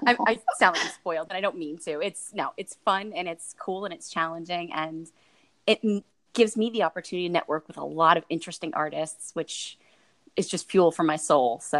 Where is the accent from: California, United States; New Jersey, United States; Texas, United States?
New Jersey, United States; I'm from New Jersey. I'm a filmmaker.